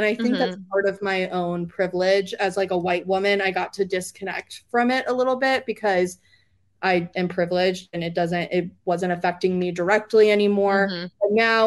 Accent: Atlanta, Georgia, United States; now in North Carolina, United States; I live in a small-ish city. I'm from Atlanta, but I moved to a much smaller city in North Carolina.

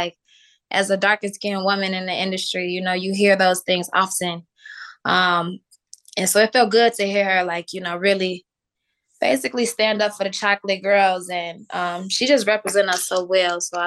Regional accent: Midwest, United States; I'm from the Midwest, but … many people know me.

